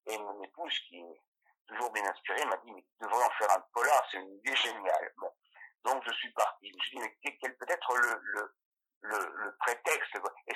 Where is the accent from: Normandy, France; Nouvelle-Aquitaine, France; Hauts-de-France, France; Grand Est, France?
Grand Est, France; il y a aussi dans ce polar provençal un lien avec les Ardennes. Il y a souvent un lien, quelquefois ténu, mais un lien avec ma région d'origine.